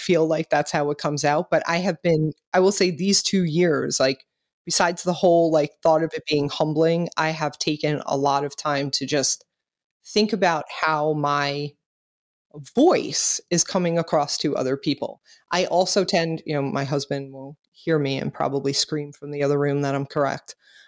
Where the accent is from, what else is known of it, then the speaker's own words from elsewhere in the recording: Brooklyn, New York, United States; I am a talker. I grew up in Brooklyn.